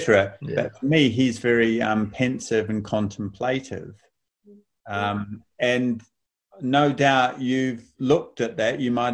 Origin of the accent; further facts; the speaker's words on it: New Zealand; because I'm a New Zealander